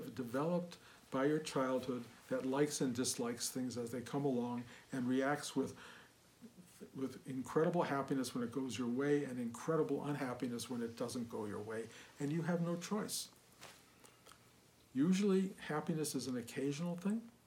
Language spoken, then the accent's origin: English; Detroit, Michigan, United States; I was a kid from Detroit, totally unformed, you know, certain ambitions maybe, bigger than Detroit ambitions